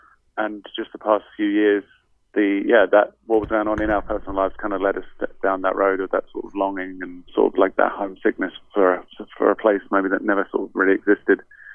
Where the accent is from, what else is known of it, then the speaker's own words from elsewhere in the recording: London, United Kingdom; I grew up in the East End of London, but I was just visiting Canada for a year to kind of work and travel. And I landed in Toronto